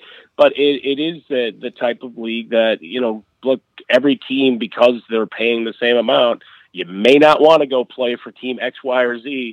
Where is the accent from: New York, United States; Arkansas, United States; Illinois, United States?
Illinois, United States; Chicago; You know, the old fallacy for years and growing up in Chicago was, well, the Cubs don't spend money.